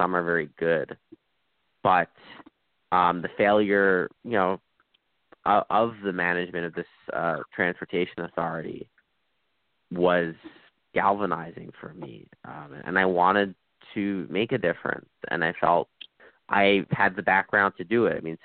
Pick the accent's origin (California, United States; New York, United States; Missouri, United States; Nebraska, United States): New York, United States; Brooklyn; I'm a lifelong resident of the district. I grew up in Brooklyn and Bay Ridge.